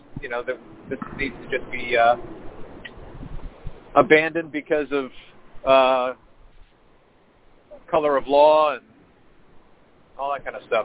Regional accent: Maryland, United States; I am from Maryland.

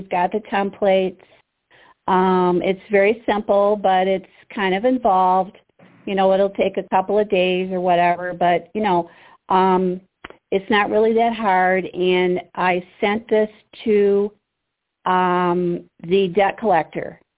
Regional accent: Michigan, United States; Okay, well, I'm from Michigan

